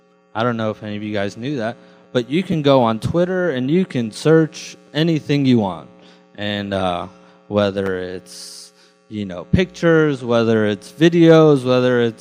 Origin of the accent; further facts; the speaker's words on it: Houston, Texas, United States; I grew up in Houston, and I'm sure my parents have been in Houston now for, oh, really?